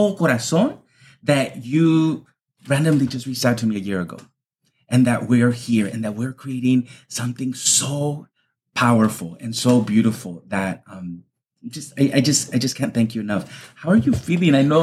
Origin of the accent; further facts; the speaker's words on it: California, United States; You know, that little queer brown boy that I grew up out in the Coachella Valley, literally surrounded by grape fields.